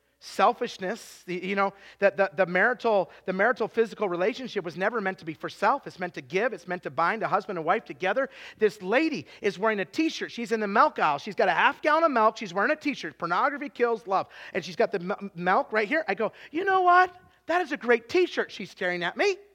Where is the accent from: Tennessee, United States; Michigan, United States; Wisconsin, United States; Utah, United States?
Utah, United States; I mean, I'm from Utah, okay?